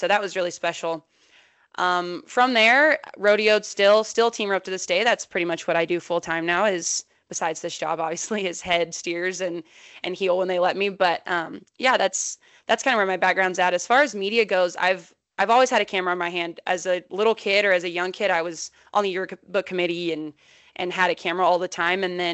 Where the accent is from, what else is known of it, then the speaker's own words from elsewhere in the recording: Texas, United States; So I grew up in South Central Texas.